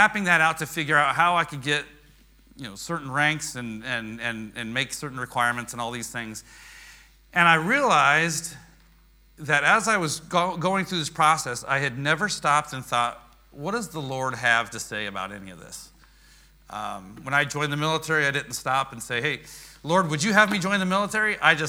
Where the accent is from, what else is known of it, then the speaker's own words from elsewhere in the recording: Oregon, United States; I grew up in Oregon. She grew up in Florida.